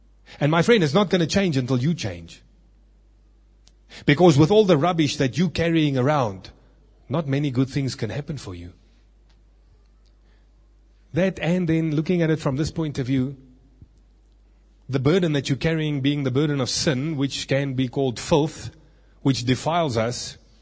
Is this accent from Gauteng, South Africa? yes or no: yes; Kibler Park, Gauteng, South Africa; I was growing up in an area that was sort of semi-rural. I grew up in Kibler Park.